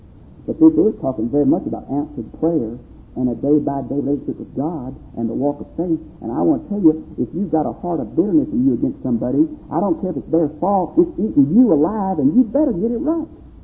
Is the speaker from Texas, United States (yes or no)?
yes; Texas, United States; I came from East Texas where race is a big issue there.